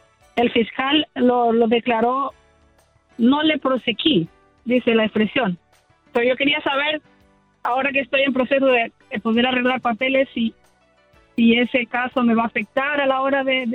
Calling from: Maryland, United States; Spanish is a second language; Sí, le estoy llamando de Maryland. Yo tengo casi 10 años aquí en el país

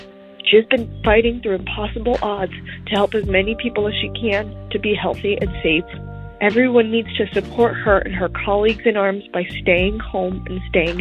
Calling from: New Jersey, United States; I'm calling from Morris County, New Jersey.

